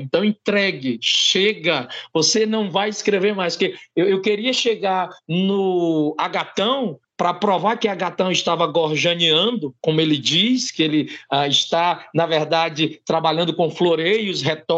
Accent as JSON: {"language": "Portuguese", "region": "Ceará", "country": "Brazil", "accent": "nordestino", "said": "linguagem popular que é muito própria da gente aqui nordestinos, né? Então, estou falando com esse meu sotaque carregado, dizem que a gente fala cantando, e eu não consigo entender por quê, talvez porque estou dentro da bolha do cearenseis"}